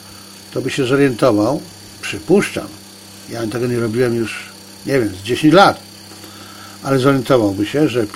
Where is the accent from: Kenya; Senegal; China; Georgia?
China; Ja jestem Chińczykiem, ale nie jestem trolem.